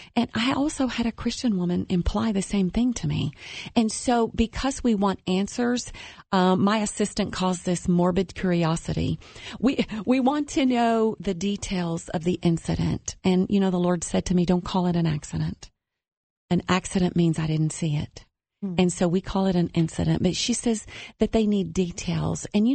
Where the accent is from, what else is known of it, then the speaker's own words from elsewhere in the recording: Alabama, United States; I know in the South, because I'm from Alabama, everybody delivers casseroles.